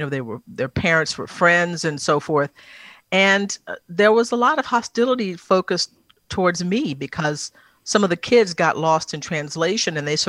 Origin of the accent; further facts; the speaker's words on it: Texas, United States; And that's part of being about being a Texan that I think lots of people embrace